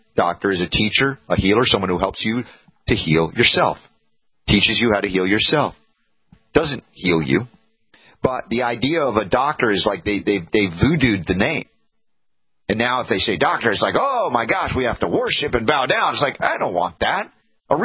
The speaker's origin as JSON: {"language": "English", "country": "United States", "said": "I'm an American. I love this country, what it stands for, the origins."}